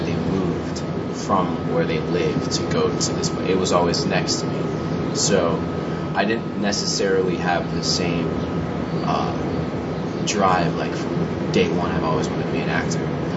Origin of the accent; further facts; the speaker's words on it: Los Angeles, California, United States; born there; Well, yeah, I was born in Los Angeles.